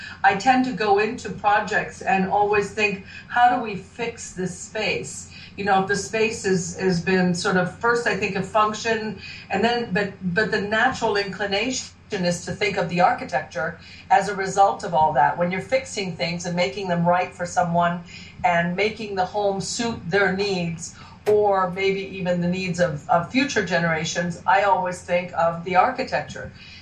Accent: Rome, Lazio, Italy; English is a second language; now in United States; Well, let's see. I'm Italian. I'm the real thing. I was born and raised in Rome. I went to an American high school, so I learned English in high school.

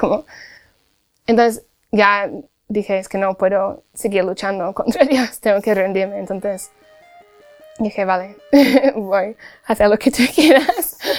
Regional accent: England, United Kingdom; Spanish is a second language; Y yo por fuera, como buena inglesa, muy educada, dije, sí.

